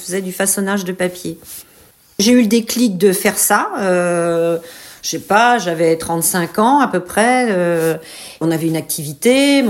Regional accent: Paris, Île-de-France, France; moved away as an adult; now in Paimpol, France; Moi, je suis née à Paris et j'ai vécu tout le temps à Paris. J'ai travaillé à Paris.

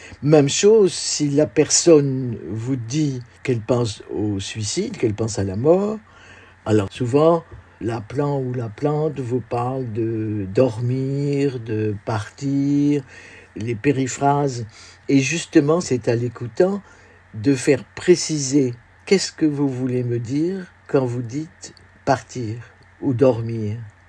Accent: Saint-Pol-de-Léon, Brittany, France; Je suis bretonne de Saint-Paul-de-Léon, donc Nord Finistère. J'ai 83, je suis une vieille dame là

